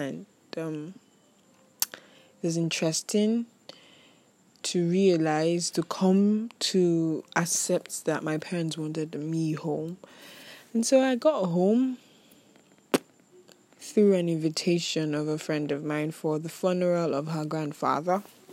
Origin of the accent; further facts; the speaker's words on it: Nigeria; I am Nigerian.